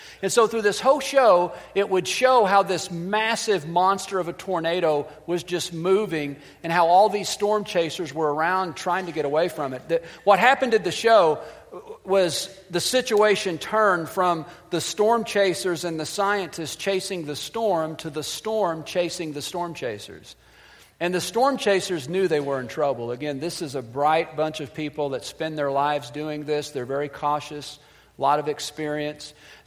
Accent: Missouri, United States; if being born and raised in Missouri, and if you're from the Midwest, you know what April means.

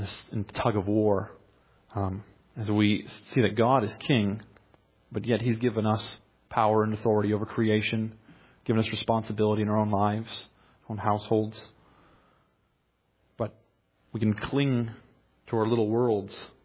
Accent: Michigan, United States; I'm from Michigan, and we don't have anthills as big as you have them down here.

